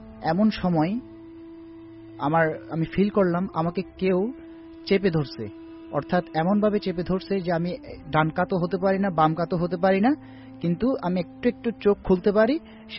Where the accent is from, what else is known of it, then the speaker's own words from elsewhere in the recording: Dhaka, Dhaka Division, Bangladesh; আমি পুরান ঢাকা বংশাল থেকে আসছি।